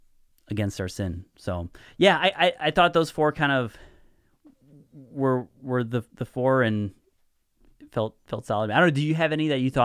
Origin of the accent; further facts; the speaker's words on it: Wisconsin, United States; in our culture in Northeast Wisconsin, and we can both say this because we're both from Northeast Wisconsin.